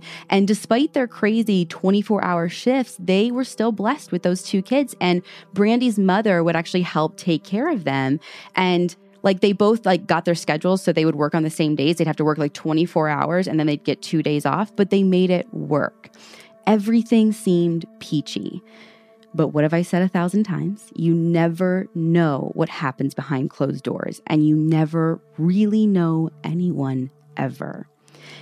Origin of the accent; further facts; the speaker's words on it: Midwest, United States; I'm awful and from the Midwest.